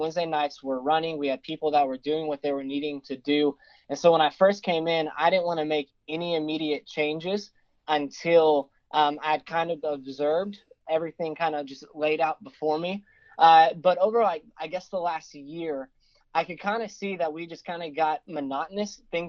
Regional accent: Texas, United States; So, you know, I love Texas, but I don't, you know, I think it's a great state, but I'm not like one of those, you know, Texas over everything else.

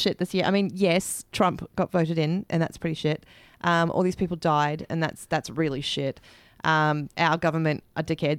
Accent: New Zealand; Now, I come from New Zealand

